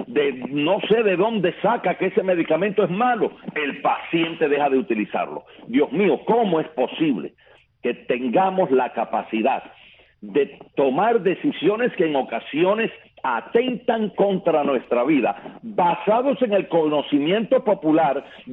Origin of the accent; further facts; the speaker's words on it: Cuba; Yo tengo que hablar como cubano